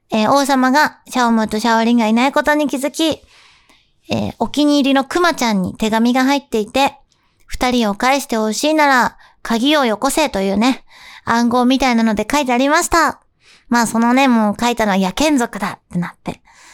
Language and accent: Japanese; Tokyo, Japan; 私東京出身、東京育ちなんで、結構その建物に囲まれてきたから、